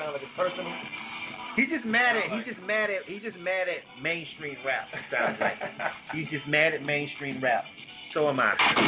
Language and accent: English; Florida, United States; I don't sound like I'm from Florida at all.